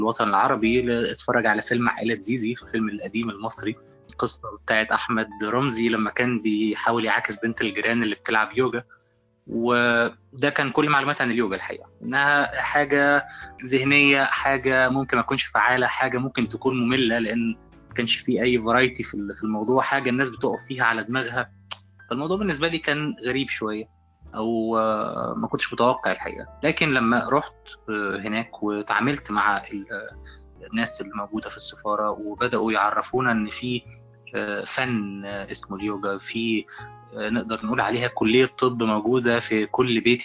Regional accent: Egypt; وازاي أنا كطفل مصري في الوقت ده يعني كنت بشوف الحضارة الهندية عاملة ازاي

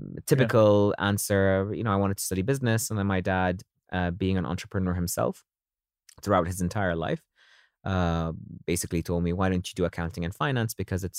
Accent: Dubai, United Arab Emirates; also born or lived in United Kingdom; So born and raised in Dubai.

